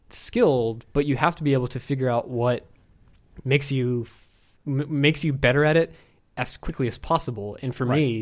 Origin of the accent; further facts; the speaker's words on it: Baltimore, Maryland, United States; now in Atlanta, United States; I'm from Baltimore, so.